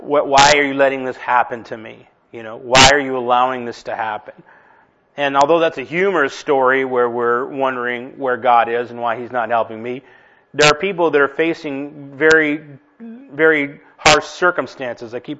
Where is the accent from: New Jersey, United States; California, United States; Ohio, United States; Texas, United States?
California, United States; Inglewood; I grew up in Inglewood